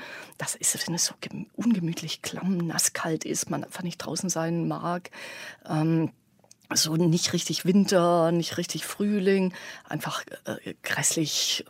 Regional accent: Swabia, Germany; now in elsewhere; Ich stamme aus dem Schwäbischen und bin aber seit ganz langer Zeit nicht mehr dort wohnhaft

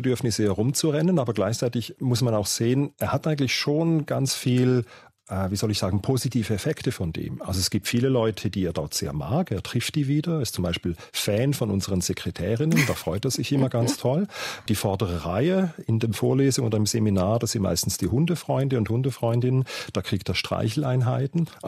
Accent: Switzerland; accent: Swiss German; first language Swiss German; German is a second language; dass ich in der Schweiz unterrichte. Das heißt, meine Muttersprache ist Schweizerdeutsch.

